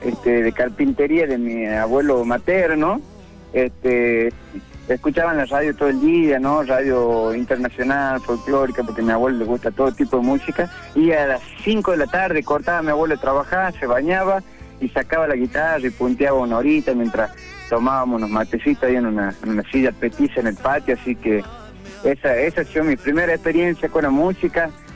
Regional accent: Salta, Argentina; now in Córdoba, Argentina; me vine a Córdoba, porque soy salteño, nací y criado en Salta Capital. Me vine a Córdoba a estudiar música y a trabajar con los muchachos

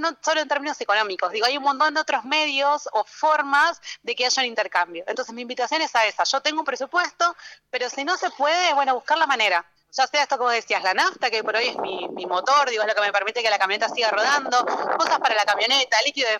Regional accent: Buenos Aires, Argentina; yo soy de Buenos Aires, de la ciudad de Buenos Aires, de Capital

